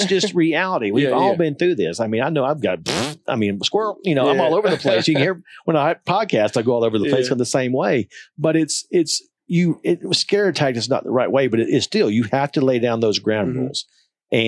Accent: Tuscaloosa, Alabama, United States; Well, I grew up in Tuscaloosa. So when you're born in Tuscaloosa, your body is held out like Lion King towards Denny Stadium.

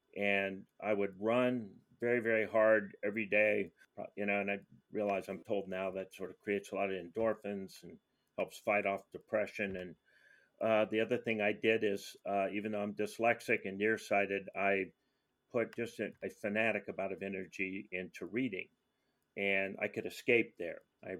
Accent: United States; So we grew up on the Navajo Indian Reservation, largest in the country.

